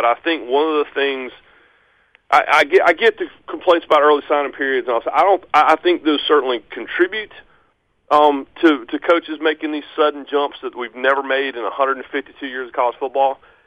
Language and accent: English; Rockingham, North Carolina, United States; Man, y'all are faking this. You're not real. I'm like, hell, I'm from Rockingham.